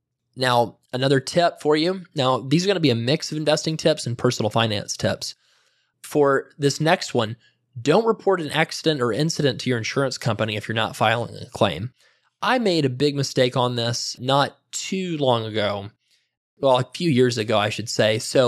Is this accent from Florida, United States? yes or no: yes; Florida, United States; And I was from Florida and didn't know any better.